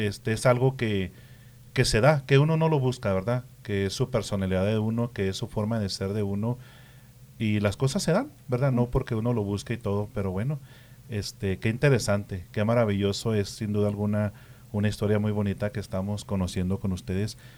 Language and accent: Spanish; Delicias, Chihuahua, Mexico; Sí, soy de Delicia, Chihuahua.